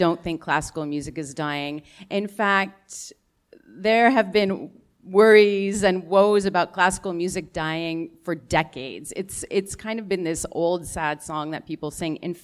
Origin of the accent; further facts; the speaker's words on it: Ottawa, Ontario, Canada; now in Toronto, Canada; I'm from Ottawa. I was born and raised in Ottawa. I moved to Toronto just a couple of years ago.